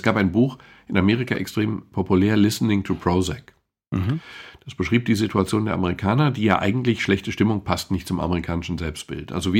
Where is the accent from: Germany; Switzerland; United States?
Switzerland; Ich bin Schweizer, ich kann das beurteilen.